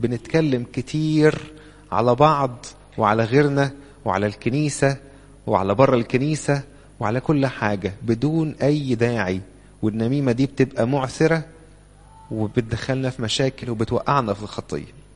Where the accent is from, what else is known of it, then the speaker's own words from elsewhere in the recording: Egypt; إحنا عندنا في مصر عموما والسيدات خصوصا عموما يعني يحبوا قوي الكلام